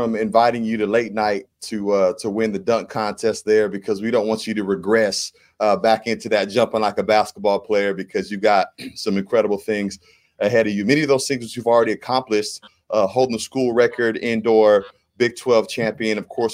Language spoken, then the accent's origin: English; Kansas, United States; Man, I love Kansas, lifetime Kansan.